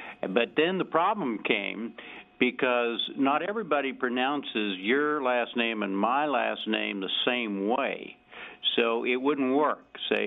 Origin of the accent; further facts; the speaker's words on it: Texas, United States; also born or lived in Kansas; the fact that I was born in Kansas and grew up in Texas and you didn't is your problem, not mine.